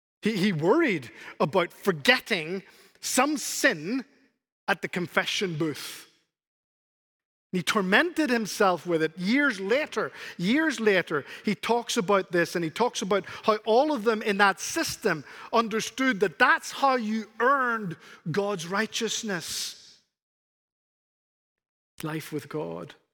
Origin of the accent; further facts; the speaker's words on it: Spain; The 21st century, little boy growing up in Spain, myself.